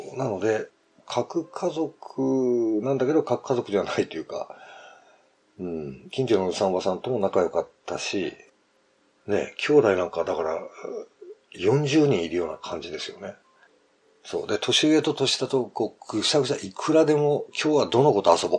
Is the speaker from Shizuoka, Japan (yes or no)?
no; Chiba, Japan; まあ私千葉県民なんですけど